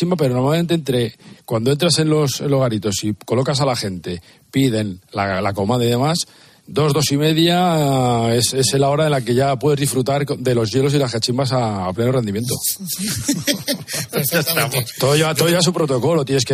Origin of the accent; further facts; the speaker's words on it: Pamplona, Navarre, Spain; Sí, yo soy de La Chantrea.